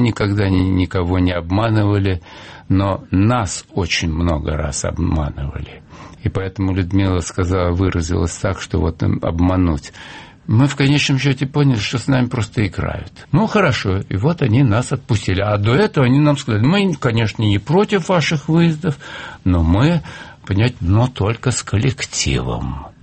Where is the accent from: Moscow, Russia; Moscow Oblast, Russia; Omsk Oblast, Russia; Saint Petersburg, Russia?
Saint Petersburg, Russia; born there; Я сказал, я родился в Ленинграде, я и умру в Ленинграде.